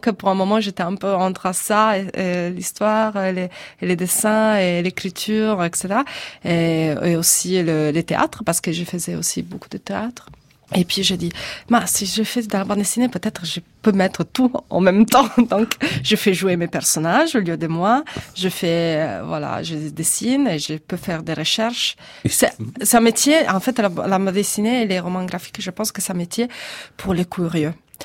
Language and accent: French; Genoa, Liguria, Italy; je suis de Gênes, mais je suis une fille d'immigrée, voilà. Et mes parents venaient du sud d'Italie. Mon père de la Sardaigne, c'est pas vraiment le sud, mais c'est Naïve, et ma mère de la Calabrie.